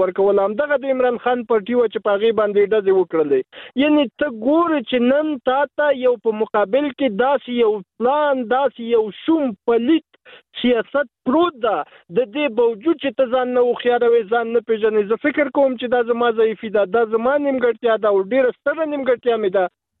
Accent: Afghanistan; زه هم افغان یم،

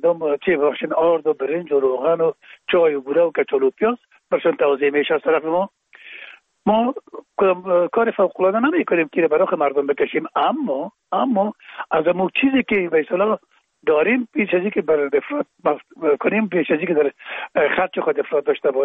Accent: Afghanistan; وقتی که ما میگیم افغان هستیم

